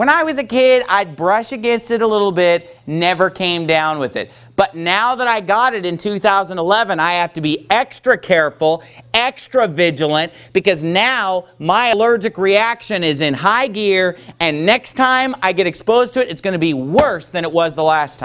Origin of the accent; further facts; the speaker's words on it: California, United States; I grew up in Northern California. And I grew up playing in the woods and hiking.